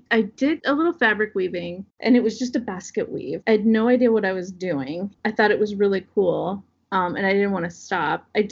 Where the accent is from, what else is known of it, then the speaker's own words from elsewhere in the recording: Iowa, United States; Small town of Iowa. Yeah, I grew up in Southwest Iowa